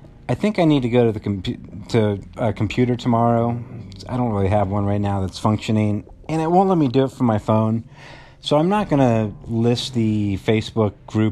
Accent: Cincinnati, Ohio, United States; all my friends from up north, I'm from Cincinnati, of course.

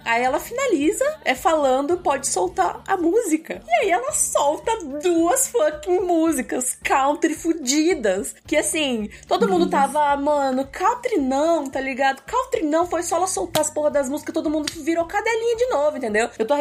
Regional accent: Brazil; Como brasileira

